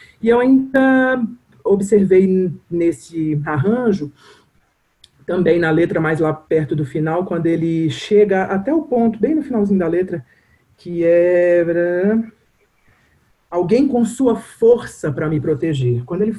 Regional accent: Minas Gerais, Brazil; Sou mineira, né, e tal, e o mineiro é muito católico, né, assim, tem aquela coisa mais rígida ali, eu venho de uma família onde, todo mundo católico

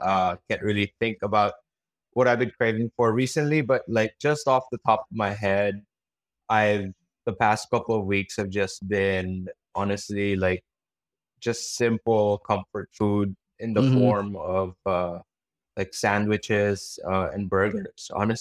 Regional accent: Manila, Metro Manila, Philippines; also born or lived in Baguio, Philippines; So I was born in Baguio and I was raised in Manila. So I spent almost no time in India.

